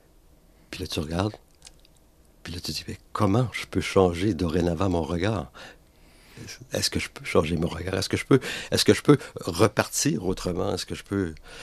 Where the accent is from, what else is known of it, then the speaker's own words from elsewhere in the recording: Quebec, Canada; moi, c'est que je suis originaire de la Gaspésie, du bas du fleuve de la Gaspésie. Voilà. Donc la mer, pour moi, a une symbolique très particulière.